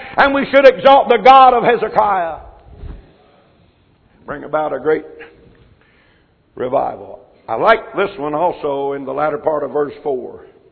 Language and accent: English; Delaware, United States; Back in my home state of Delaware, I might have shared this with some of you. I was born down in the redneck end of the state, down in Sussex County, southern Sussex County.